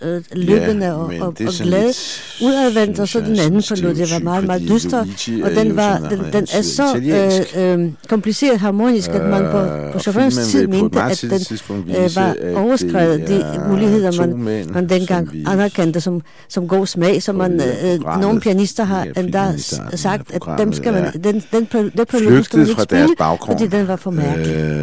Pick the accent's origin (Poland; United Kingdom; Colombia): Poland; now in Denmark; jeg er kommet her i Danmark som politisk flygtning, og jeg er kommet fra Polen, fordi der har været antisemitiske tendenser.